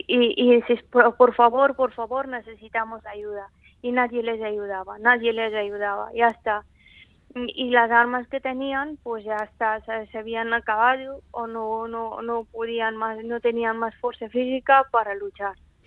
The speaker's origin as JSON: {"language": "Spanish", "country": "Afghanistan", "moved": "yes", "said": "Yo salí en finales de 2006 de Afganistán, pero he estado viviendo toda la guerra civil y el régimen de talibanes en Afganistán."}